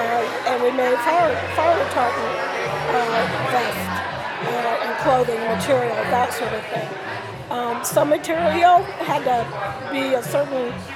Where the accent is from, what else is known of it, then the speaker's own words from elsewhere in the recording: North Carolina, United States; I'm originally from North Carolina, I always knew that I wanted to live in New England